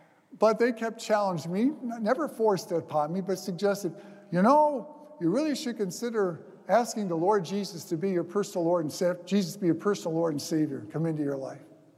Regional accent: Wayne, Michigan, United States; I grew up in Wayne on the west side, went to St. Mary's.

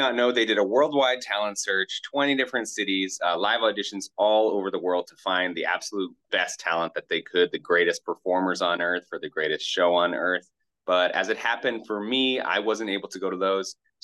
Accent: Maine, United States; And he's from my home state of Maine.

